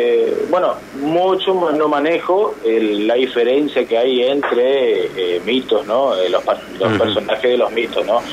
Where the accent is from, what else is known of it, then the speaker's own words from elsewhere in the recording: Puerto Esperanza, Misiones, Argentina; born there; yo soy nacido acá en la provincia de Misiones, soy nacido en Puerto Esperanza